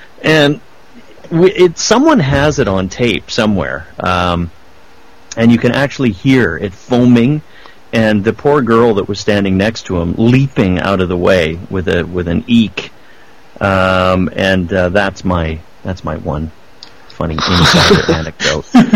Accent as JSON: {"language": "English", "town": "Vancouver", "region": "British Columbia", "country": "Canada", "said": "And I said, well, that's because I'm from Vancouver. I'm just in town doing another project right now, and I got hired on this."}